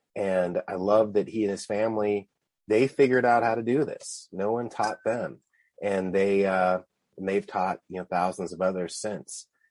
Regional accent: Tucson, Arizona, United States; I grew up here in Tucson, which is dry land community, just getting 11 inches of rain a year.

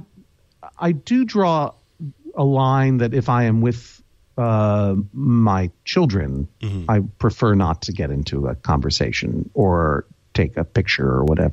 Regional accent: Brookline, Massachusetts, United States; We're both from Brookline, Massachusetts.

